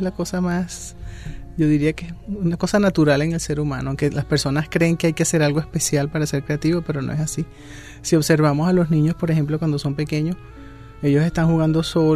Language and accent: Spanish; Venezuela; siempre hay una tendencia nuestra como venezolanos a cuidar la naturaleza, eso nos gusta